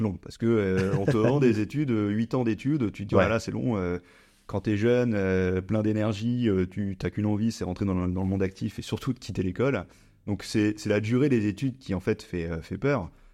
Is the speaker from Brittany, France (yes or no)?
no; Occitanie, France; now in Paris, France; moi je suis originaire des Cévennes, donc je suis monté faire mon DSCG en alternance à Paris.